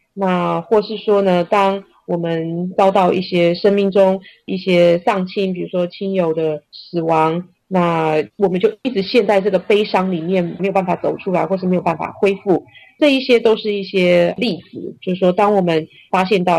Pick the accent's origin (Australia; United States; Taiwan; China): China; 我们中国人常会说，哎呀，这个好像家丑不可外扬啊